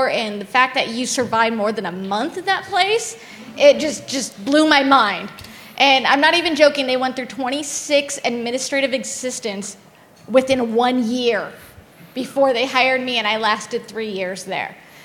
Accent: California, United States; I love computers. I like computers. I grew up in the Silicon Valley.

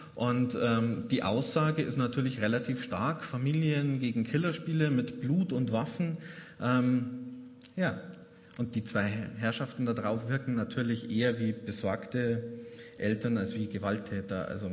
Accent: Bavaria, Germany; ich komme, man hört es, aus Niederbayern

